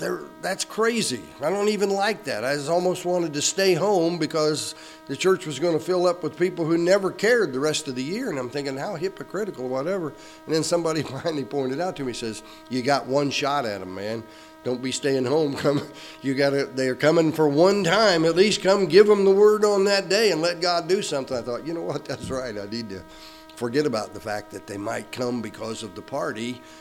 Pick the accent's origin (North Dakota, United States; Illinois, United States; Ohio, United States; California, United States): Illinois, United States; also born or lived in Arkansas; We were raised in Illinois, but we were in Arkansas, and then I became a pastor and was still in Arkansas